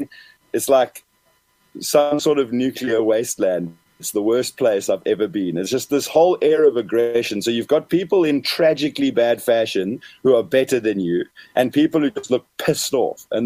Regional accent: Johannesburg, Gauteng, South Africa; now in Manchester, United Kingdom; I'm from Johannesburg.

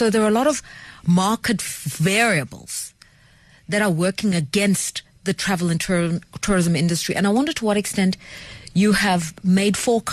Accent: South Africa; I've experienced as a South African.

